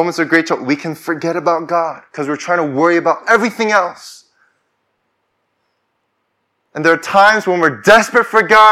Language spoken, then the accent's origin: English; United States; I'm from the United States. I'm also Korean.